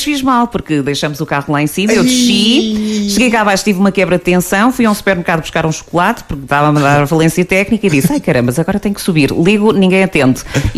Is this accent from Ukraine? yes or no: no; Póvoa de Varzim, Norte, Portugal; Foste até à minha terra natal, não é? Porque eu também sou da Póvoa de Varzim.